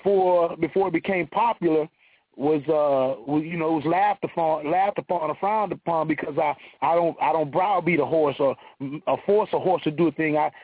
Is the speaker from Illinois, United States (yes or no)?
no; Houston, Texas, United States; Born and raised in Houston, but my family's from Cancun, Louisiana.